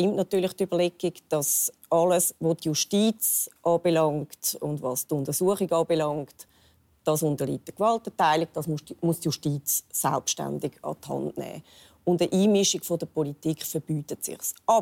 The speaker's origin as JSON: {"language": "German", "country": "Switzerland", "said": "würden wir als Schweizer das von unserer Regierung vielleicht auch wünschen"}